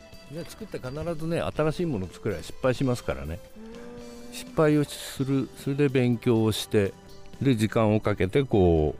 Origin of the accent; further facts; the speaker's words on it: Kawasaki, Kanagawa, Japan; also born or lived in Aizu; now in Yaita, Japan; 私は神奈川県の川崎市の生まれ育ちです。